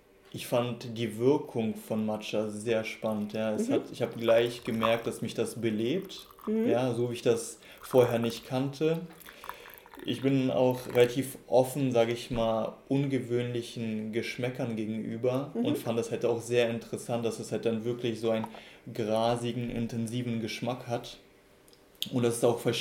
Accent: Berlin, Germany; also born or lived in Russia; von Amika Matcha und ich bin in Russland geboren, bin aber in Berlin aufgewachsen

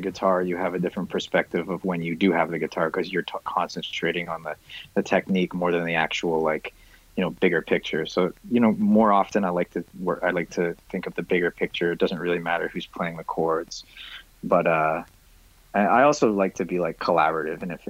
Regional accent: Toronto, Ontario, Canada; now in Brooklyn, United States; You know, I'm from Toronto. I'm a Canadian.

